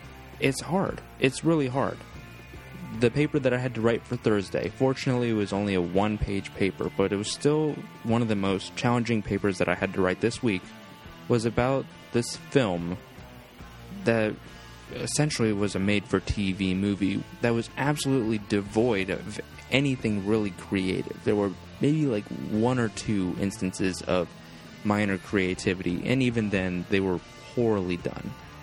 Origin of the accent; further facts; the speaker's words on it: United States; I'm Italian. I'm American.